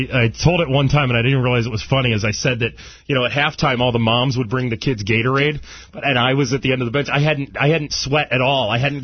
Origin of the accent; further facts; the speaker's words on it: Conneaut, Ohio, United States; Well, I grew up in a small town called Conneaut, Ohio, northeast Ohio, about 45 minutes outside of Cleveland. So I grew up in a real small, rural, little area, and we had a small, little local radio stati